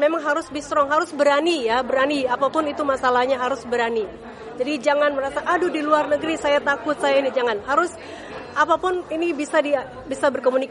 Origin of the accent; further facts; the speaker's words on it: South Sulawesi, Indonesia; Kebetulan saya dari Sulawesi Selatan, jadi saya pun mengangkat salah satu yang ada di Sulawesi Selatan.